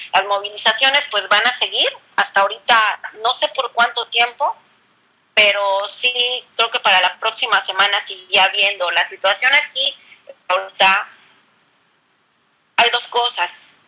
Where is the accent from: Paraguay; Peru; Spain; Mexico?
Mexico; moved away